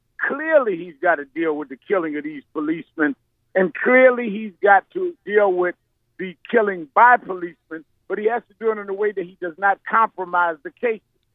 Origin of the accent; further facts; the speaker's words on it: Baton Rouge, Louisiana, United States; I'm from Baton Rouge. I'm going to be at the funeral. Our people have been marching in Baton Rouge since day one with the NAACP.